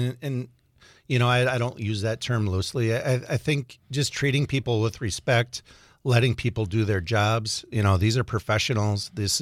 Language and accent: English; Wausau, Wisconsin, United States; I grew up in Wausau, attended Thomas Jefferson Elementary, and then to John Muir, and then to Wausau West